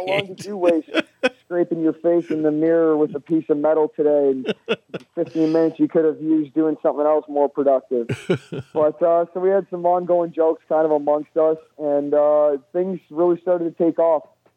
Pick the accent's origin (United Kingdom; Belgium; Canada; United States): Canada; I grew up in Canada, and having a beard was always a big thing.